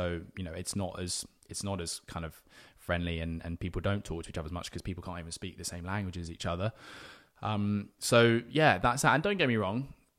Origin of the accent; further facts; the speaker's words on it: United Kingdom; the nice old lady next to me hears my accent, especially because I'm British.